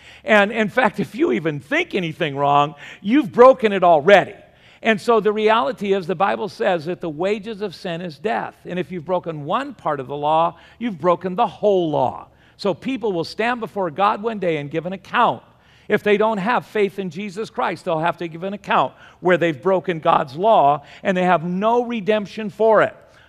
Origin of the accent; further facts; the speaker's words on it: Long Beach, California, United States; Now, if any of you grew up, when I grew up in Long Beach, that was a sailor port, or in San Diego, that was a party town.